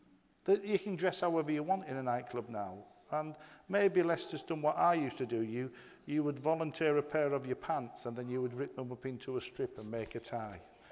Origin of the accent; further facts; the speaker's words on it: Yorkshire and the Humber, United Kingdom; I'm a Yorkshireman